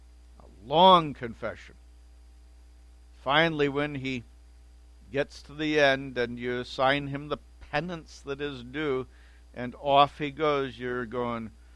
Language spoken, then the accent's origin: English; Chicago, Illinois, United States; I remember being told as a youth growing up in the Chicago area